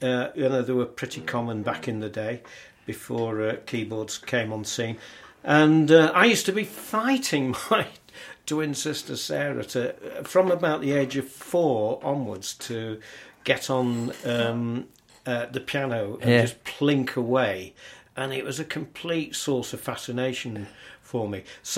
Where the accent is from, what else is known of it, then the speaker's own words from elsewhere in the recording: Timperley, North West England, United Kingdom; I'm from Timperley in Cheshire. That's where I was born and brought up.